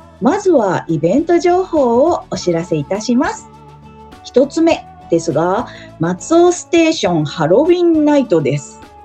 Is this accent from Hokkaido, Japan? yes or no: no; Chiba, Japan; 千葉県生まれ千葉県育ちの私がいろんな切り口から紹介していきます